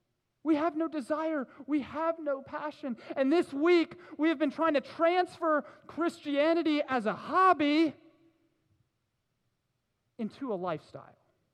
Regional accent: Orlando, Florida, United States; I am actually from Orlando, Florida, okay? Give it up, yes! Best state in the country, okay? I love Florida, it's fantastic.

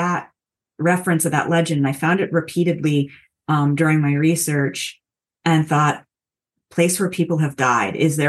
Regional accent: Perrine, Florida, United States; I was born in Miami, and then we kind of started drifting around a bit, moving different states. But when we were in Florida, I lived in Perrine.

